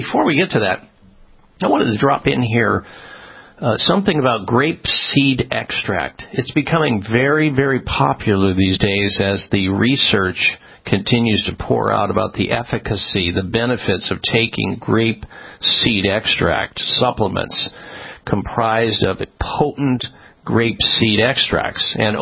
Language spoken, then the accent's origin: English; Midwest, United States; Boy, do I remember that place. I grew up in the Midwest. I used to race a car at Cordova Drag Strip, believe it or not.